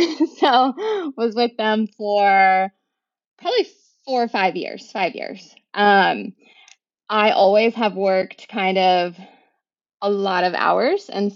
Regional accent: Seattle, Washington, United States; moved away as an adult; now in California, United States; I was like, okay, I'm from Seattle. And so it is cold and rainy in Seattle. And I had grown up there my whole life.

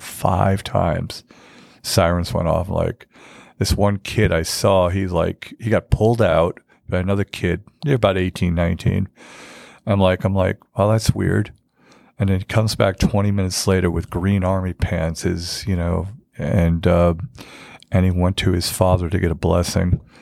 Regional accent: New York City, New York, United States; now in Atlanta, United States; I'm originally from New York. I moved to Atlanta a couple of years ago, backstory.

